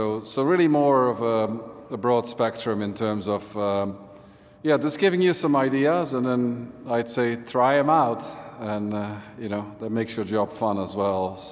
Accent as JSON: {"language": "English", "country": "Netherlands", "second_language": "English", "said": "I'm from the Netherlands, let's see if this Enco thing can translate all my weird English."}